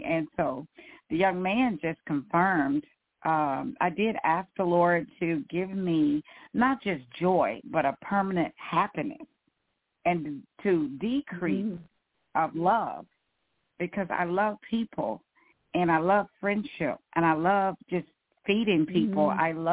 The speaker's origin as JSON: {"language": "English", "town": "San Francisco", "region": "California", "country": "United States", "tie": "born or raised there", "also_born_or_lived": "Tyler, Texas", "lives_now": "Texas, United States", "said": "But I am born, in the rose capital of the world, but I was raised in San Francisco. But then I came back to Texas to take care of my mom and dad"}